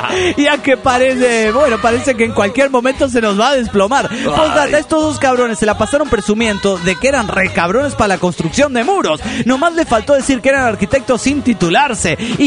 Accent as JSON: {"language": "Spanish", "town": "San Martín de los Andes", "region": "Neuquén", "country": "Argentina", "said": "de San Martín de los Andes, Argentina."}